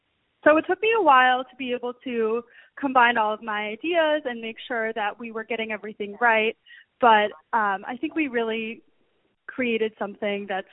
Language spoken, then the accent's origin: English; Chicago, Illinois, United States; I think it started a lot, you know, growing up in Chicago, my mom was very adamant in teaching us how important health and nutrition is for our bodies.